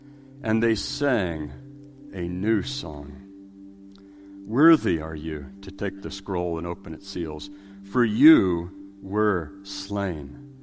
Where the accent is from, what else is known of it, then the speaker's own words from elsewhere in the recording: San Diego, California, United States; I was raised in San Diego, California. I spent a lot of time at the beach growing up.